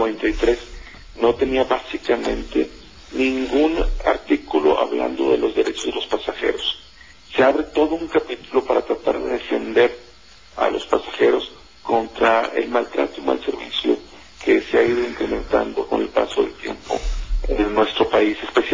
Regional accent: Monterrey, Nuevo León, Mexico; Yo soy de Monterrey

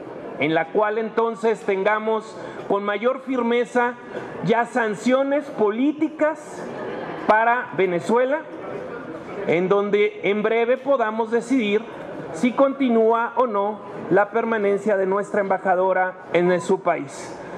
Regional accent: Michoacán, Mexico; Yo soy michoacano, sé cómo inician las redes del narcotráfico

